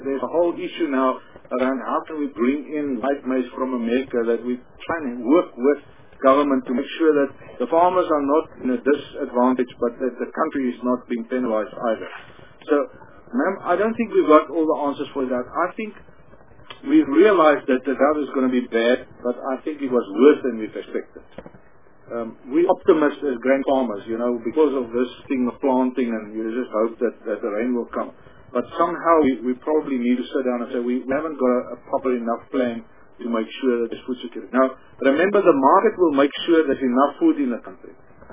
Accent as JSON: {"language": "English", "region": "Free State", "country": "South Africa", "tie": "born or raised there", "said": "I grew up on the Free State. I eat my pop every day."}